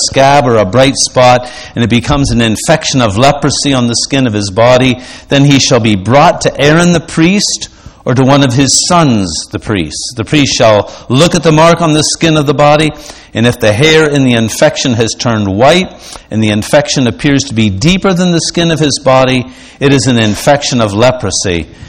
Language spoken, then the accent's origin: English; Pittsburgh, Pennsylvania, United States; the Orthodox Presbyterian Church I grew up in Pittsburgh